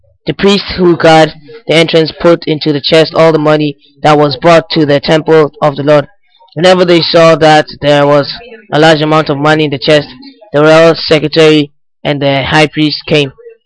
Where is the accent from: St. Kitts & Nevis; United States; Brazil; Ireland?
Ireland; Dublin, Leinster; I'm from Dublin, and I'll be reading 2 Kings verses 12.